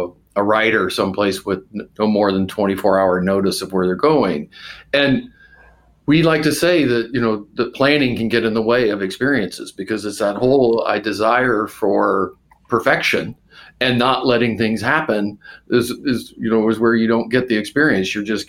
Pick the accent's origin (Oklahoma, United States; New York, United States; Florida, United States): Oklahoma, United States; I was raised in Oklahoma. My parents did not travel except what we could get, where we could get in a station wagon.